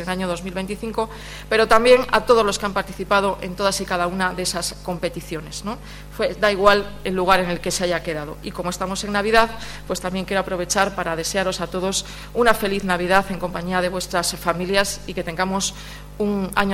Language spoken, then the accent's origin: Spanish; Cantabria, Spain; Yo soy del Valle de Toranzo, del Bajo Pas, y allí pues toda la vida se jugó al bolo palma